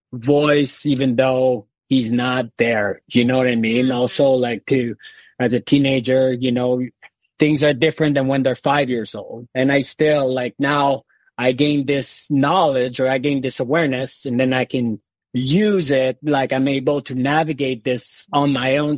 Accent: Canada; accent: French Canadian; also born or lived in Europe; So, yes, I'm from Canada. I'm French Canadian. So, you know, and the listeners can tell with my accent, I'm sure. I've lived in Europe. I've traveled quite a bit for work. And then I eventually was able to settle here.

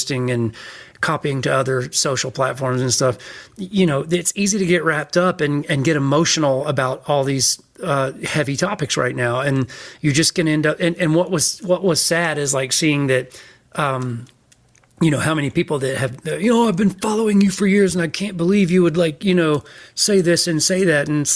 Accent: the South, United States; You know, I grew up in the South. I grew up in this. A lot of these stories are true.

